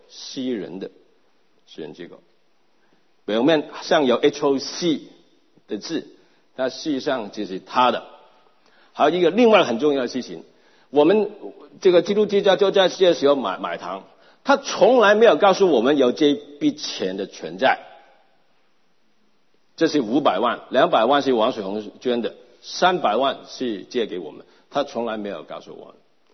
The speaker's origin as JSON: {"language": "Chinese", "country": "China", "said": "特别对我们中国人的文化，中国人文化是什么？"}